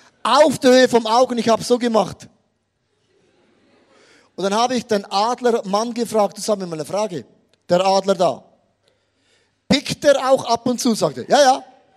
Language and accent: German; Switzerland; Ich bin aus der Schweiz, die ist ja nicht groß, wir sind neutral.